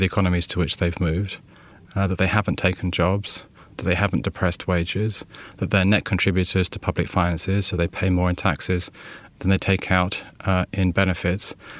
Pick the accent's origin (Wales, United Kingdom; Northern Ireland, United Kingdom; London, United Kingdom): London, United Kingdom; born there; I was born in London. My father is French, and my mother is Estonian.